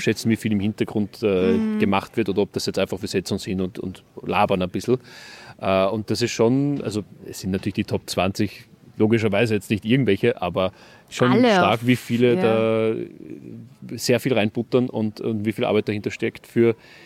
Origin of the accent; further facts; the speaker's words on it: Vienna, Austria; Ja, als Wiener